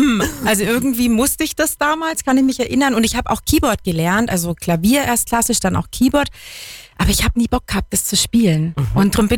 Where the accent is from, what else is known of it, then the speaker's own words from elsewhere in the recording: Bavaria, Germany; also born or lived in East Germany; ganz ursprünglich komme ich aus dem Osten. Ganz, ganz ursprünglich. Und 90 sind meine Eltern dann quasi nach Bayern mit mir. Ich bin dann im Landkreis Weilheim-Schongau aufgewachsen.